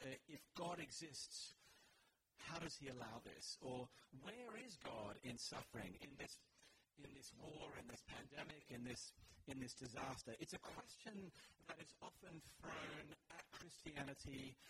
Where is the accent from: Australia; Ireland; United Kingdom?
Australia; as an Australian, I think this is the sixth loss in a row that Australia has experienced playing England in the rugby.